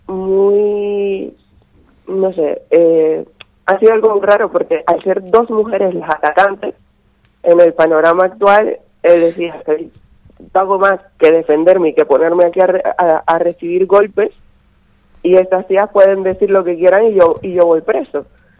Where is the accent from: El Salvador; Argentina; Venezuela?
Venezuela; now in Spain; los dos vivimos lejos de nuestras familias. Él es de Andalucía y yo soy de Venezuela.